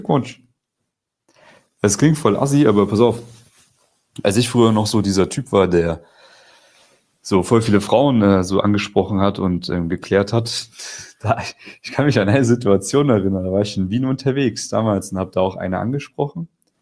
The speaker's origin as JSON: {"language": "German", "country": "Germany", "said": "Ich komme ja aus Deutschland, hörst du ja wahrscheinlich. Piefke, oder?"}